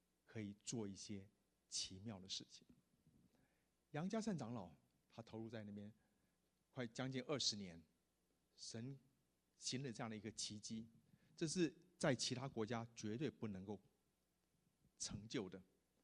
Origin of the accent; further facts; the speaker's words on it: China; 我们中国人遍满全地，因此宣教士出去的多数都是向华人传福音。